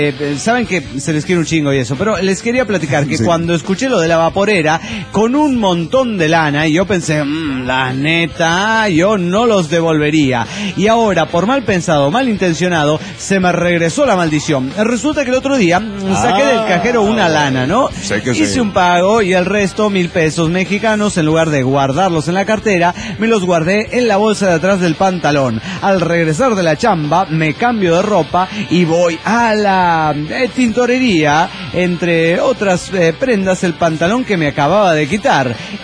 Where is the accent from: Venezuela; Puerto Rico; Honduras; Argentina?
Venezuela; moved away